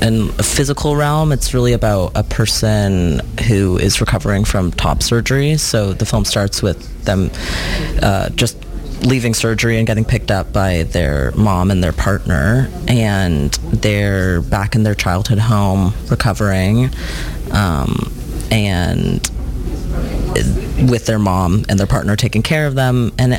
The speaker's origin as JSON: {"language": "English", "town": "Toronto", "region": "Ontario", "country": "Canada", "tie": "born or raised there", "said": "I've been coming to the festival since I was a kid, growing up in Toronto"}